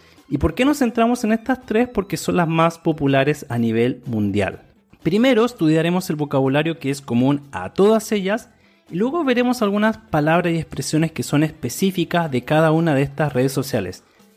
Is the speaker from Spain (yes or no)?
no; Chile; soy de Chile, Sudamérica